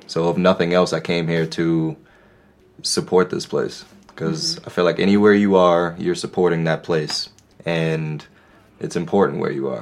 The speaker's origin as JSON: {"language": "English", "town": "New York City", "region": "New York", "country": "United States", "tie": "born or raised there", "also_born_or_lived": "Chicago", "said": "from Chicago, born and raised in New York City, actually."}